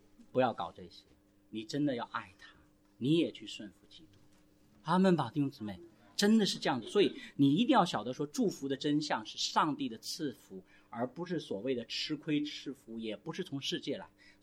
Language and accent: Chinese; China; 我们中国人